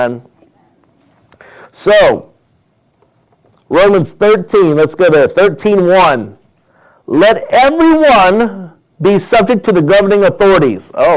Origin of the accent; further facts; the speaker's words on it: United States; Because we as American people, we don't know everything that goes on.